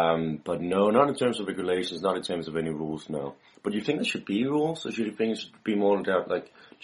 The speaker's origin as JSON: {"language": "English", "country": "Denmark", "said": "I come from Denmark."}